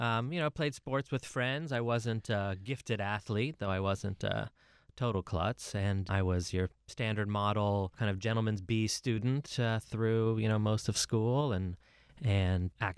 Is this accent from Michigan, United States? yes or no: yes; Michigan, United States; I grew up in the suburbs of Detroit, which I don't characterize as beautiful, but very, very suburban.